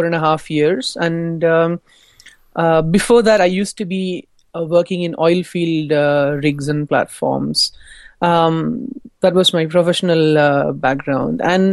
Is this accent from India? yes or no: yes; Chennai, Tamil Nadu, India; So I finished the program and I moved to Chennai, my hometown, and started Teach for India there.